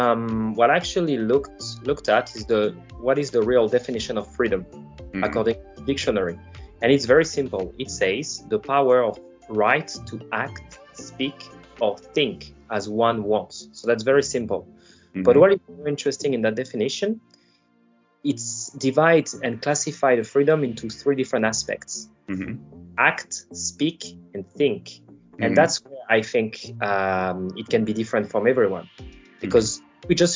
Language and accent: English; France; English is a second language; I'm from France, and I've been traveling and living abroad for the past 10 years, more or less.